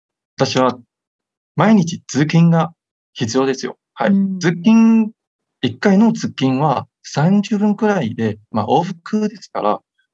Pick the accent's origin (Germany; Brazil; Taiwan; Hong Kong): Taiwan; Japanese is a second language; 私は台湾出身です。はい、今桃園に住んでいます。桃園っていうのは台湾のある国際的な空港がある町なんですね。